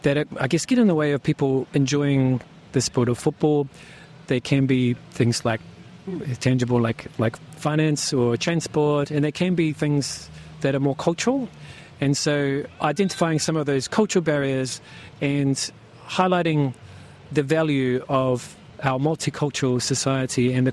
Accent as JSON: {"language": "English", "region": "Auckland", "country": "New Zealand", "tie": "born or raised there", "said": "I grew up locally in South Auckland, and growing up in Auckland, being Māori"}